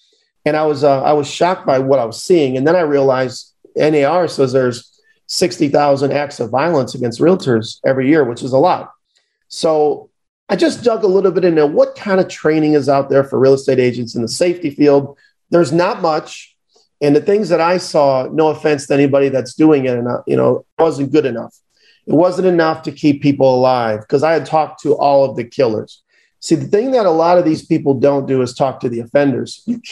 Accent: Aurora, Ohio, United States; I was one of the top agents in my hometown for many years, Aurora, Ohio, suburb of Cleveland.

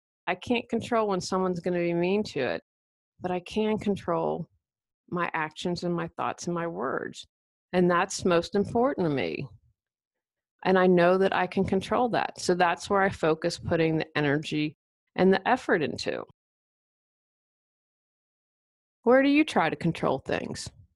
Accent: West Virginia, United States; I'm from West Virginia, so Mountaineers were on.

